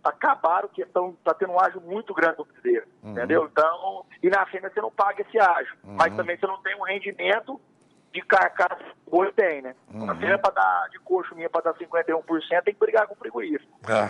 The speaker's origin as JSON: {"language": "Portuguese", "region": "Minas Gerais", "country": "Brazil", "said": "quando nós entramos na novilha, é como nós começamos aqui no Mato Grosso, quer dizer, somos originários de Minas Gerais, de Utaba."}